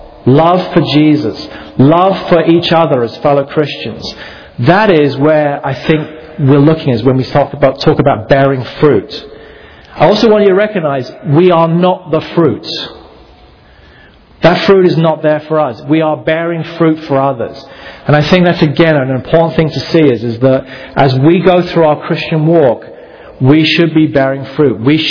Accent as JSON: {"language": "English", "region": "England", "country": "United Kingdom", "said": "I mean, you may think as an English person, I use it all the time."}